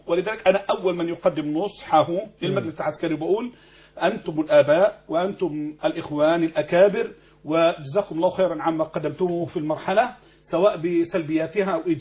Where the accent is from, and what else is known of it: Egypt